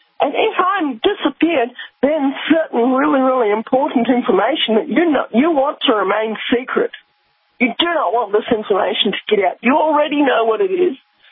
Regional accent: Australia; I'm on your side. I'm Australian.

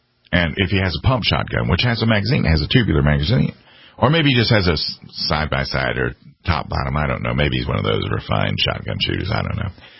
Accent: South Carolina, United States; he focused on the upcoming South Carolina, which is my home state

